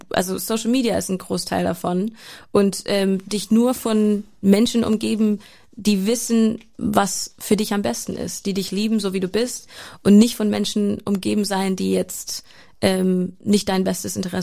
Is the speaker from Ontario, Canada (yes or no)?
yes; Oakville, Ontario, Canada; Oakville, Ontario, ja.